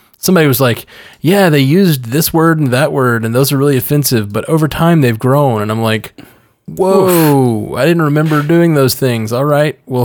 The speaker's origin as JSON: {"language": "English", "region": "Alabama", "country": "United States", "said": "because I'm from Alabama and we're evolved for where we are or whatever. I'm from Alabama and you're in Florida."}